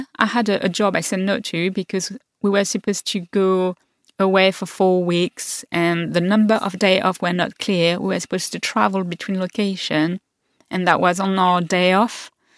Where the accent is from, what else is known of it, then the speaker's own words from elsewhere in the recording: France; accent: French; English is a second language; And he heard my name, he heard my French accent, and started talking to me about France and all his memory.